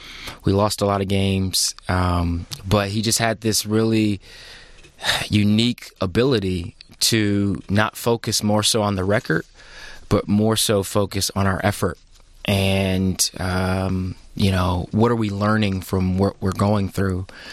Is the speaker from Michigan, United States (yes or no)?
yes; Detroit, Michigan, United States; born there; No, I was born in 1986 in Detroit. And my parents, we moved to the suburbs when I was like five or six.